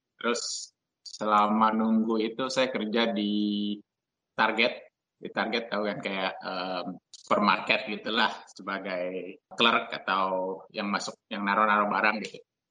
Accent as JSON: {"language": "Indonesian", "region": "Jakarta", "country": "Indonesia", "tie": "born there", "said": "Jakarta, Indonesia."}